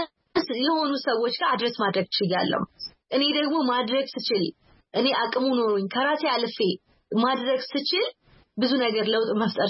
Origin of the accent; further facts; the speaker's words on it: Arba Minch, Southern Nations, Nationalities, and Peoples' Region, Ethiopia; አሁን የአርባ ምንጭ ልጅ ነኝ የክፍለ ሀገር ልጅ ነኝ